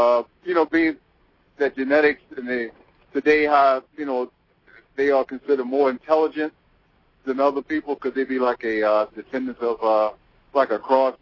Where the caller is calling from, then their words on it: Maryland, United States; I'm calling from Maryland. Now, I was in Virginia when I first called.